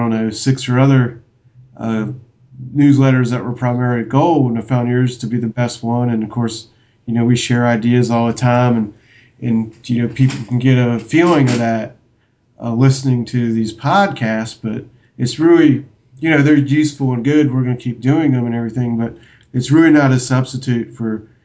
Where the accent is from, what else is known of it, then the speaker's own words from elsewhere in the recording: United States; the thing about the difficulty in being an American, I guess, is that all 99% of the financial news is about U.S. stocks.